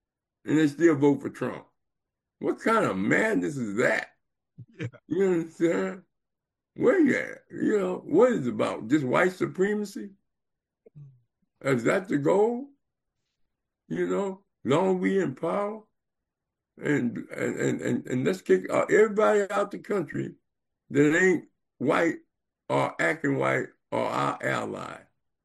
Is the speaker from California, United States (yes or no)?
yes; Compton, California, United States; Growing up in Watson, Compton was a blessing to me because, you know, I was just straight black all the way through my life